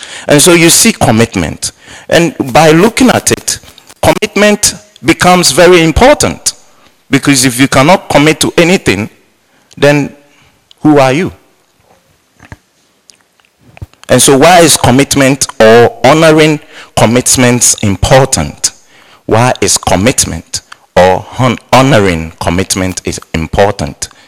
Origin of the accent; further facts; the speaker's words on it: Ghana; my natural upbringing, I'm Ghanaian, in our culture, people take care of other kids